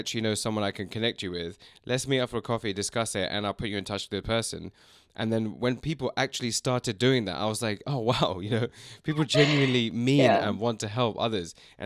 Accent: United Kingdom; also born or lived in China; And you know, me being a Brit, we are great at that.

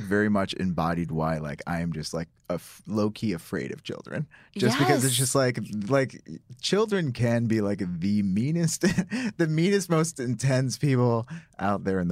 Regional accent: Syracuse, New York, United States; I'm from Syracuse, which is upstate New York for people who don't know.

